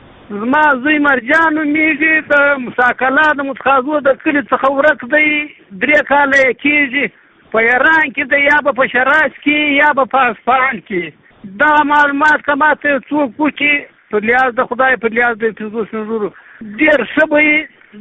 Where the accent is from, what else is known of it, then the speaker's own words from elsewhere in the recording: Helmand, Afghanistan; مګر زه اصلا د نوزاد ولسوالۍ یم د چیزنې یم په پروته مساکله کې یم